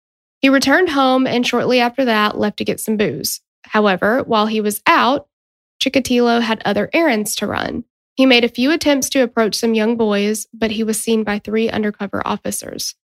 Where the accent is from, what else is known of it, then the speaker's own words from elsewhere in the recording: Tennessee, United States; We are from Tennessee.